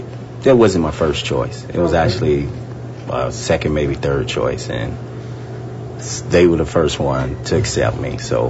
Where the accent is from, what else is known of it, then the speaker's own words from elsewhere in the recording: St. Louis, Missouri, United States; St. Louis, Missouri.